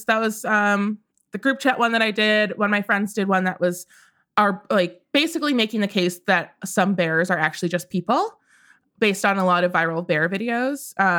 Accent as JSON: {"language": "English", "region": "Midwest", "country": "United States", "tie": "born or raised there", "said": "I grew up in the Midwest. And so I'm like, I can maybe hunt if we needed to."}